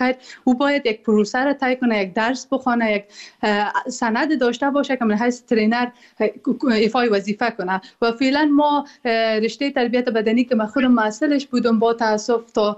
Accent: Afghanistan; moved away; ما که در بیرون از افغانستان هستیم

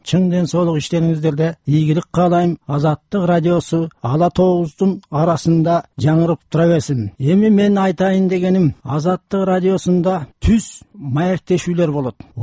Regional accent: Bishkek, Kyrgyzstan; Бишкектен болом.

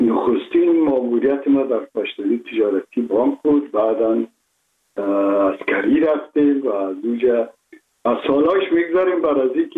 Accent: Kabul, Afghanistan; من متولد شهر کابل هستم، اصلا تاجک و از شهر کولی کابل که از پدر از کابل هستم.

